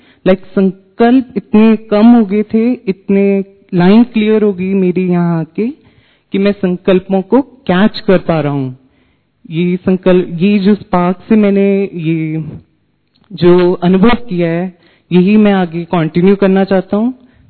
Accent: Ludhiana, Punjab, India; मैं लुधियाना पंजाब से हूँ।

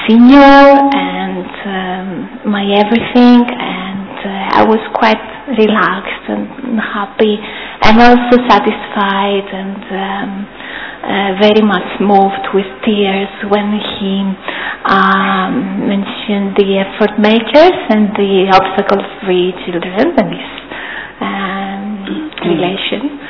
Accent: Greece; English is a second language; I come from Greece.

